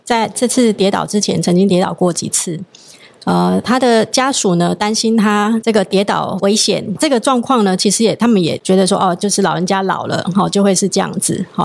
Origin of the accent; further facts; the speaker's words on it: Taiwan; 那我们台湾人的一个衰弱的一个比例大概是怎么样？